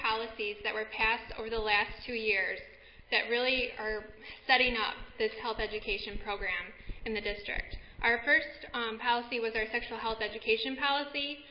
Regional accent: Michigan, United States; I'm from Michigan, and I went to U of M, so that's 4 times the city of Ann Arbor.

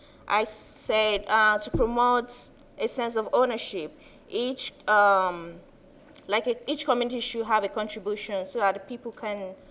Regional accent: Nigeria; I'm from Nigeria

